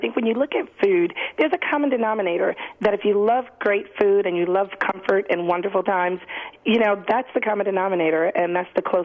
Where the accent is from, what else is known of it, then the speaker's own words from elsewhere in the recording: Harlem, New York, United States; So even though I'm born and raised in Harlem, every summer my parents would send us when we were out of school to South Carolina